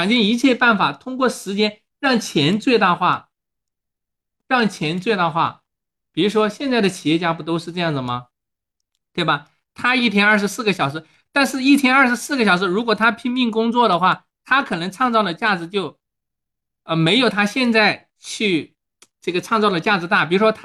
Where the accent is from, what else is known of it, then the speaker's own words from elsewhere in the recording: China; 我们中国人